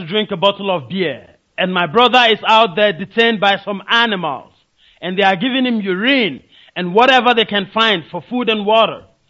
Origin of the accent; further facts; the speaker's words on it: Lagos, Nigeria; born there; I was born in Lagos State.